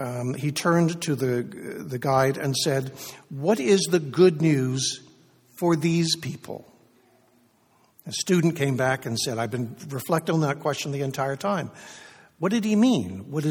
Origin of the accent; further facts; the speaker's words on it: United States; now in Canada; Well, I grew up in the States. I'm not sure what we have here in Canada.